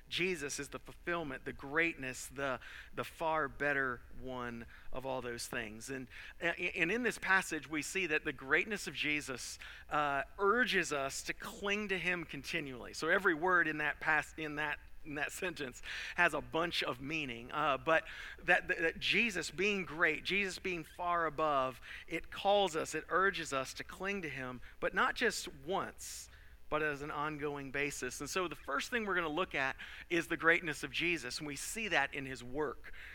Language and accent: English; Florida, United States; You know, I grew up in Florida, and you go to the beaches in the Gulf Coast of Florida.